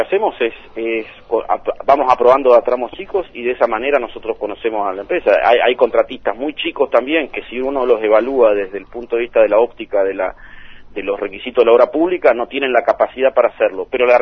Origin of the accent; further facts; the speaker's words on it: Curuzú Cuatiá, Corrientes, Argentina; No puedo creer que en Curuzú, es el lugar donde yo estoy, de donde soy, no podamos avanzar.